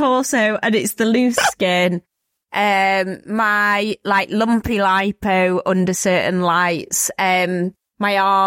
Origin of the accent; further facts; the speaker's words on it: Altrincham, North West England, United Kingdom; And I grew up in Bowdoin in Altrincham.